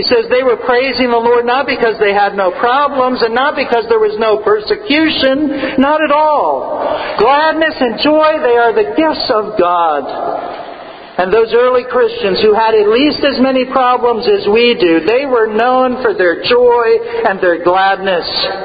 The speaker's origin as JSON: {"language": "English", "town": "San Diego", "region": "California", "country": "United States", "said": "In fact, my dreams, as I've told you, were of a warmer place than this. Since I'm from San Diego."}